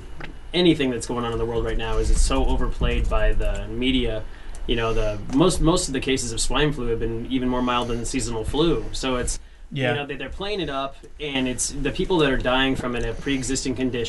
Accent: Cedar Rapids, Iowa, United States; I'm from Cedar Rapids, and it's about local news.

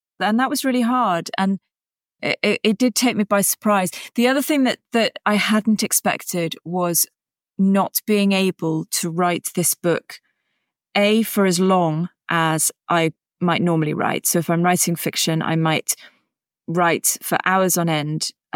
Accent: United Kingdom; obviously I'm British

